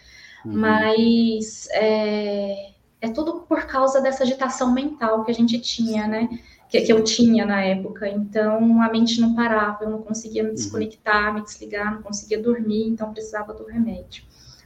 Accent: Minas Gerais, Brazil; now in São Paulo, Brazil; Eu sou mineira, não sou aqui de São Paulo, sou mineira, mas casei com um paulista e vim parar aqui na capital.

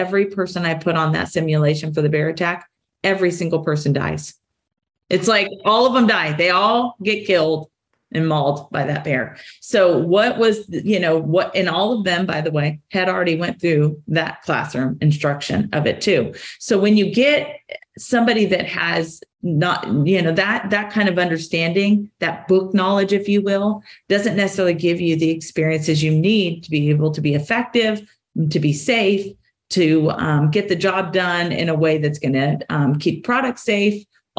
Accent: Oklahoma, United States; and I'm American Indian, by the way, in Choctaw, Oklahoma, not in Alaska

